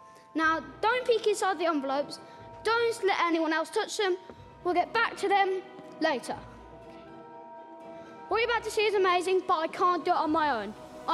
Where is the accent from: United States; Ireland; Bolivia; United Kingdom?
United Kingdom; England; I'm from England.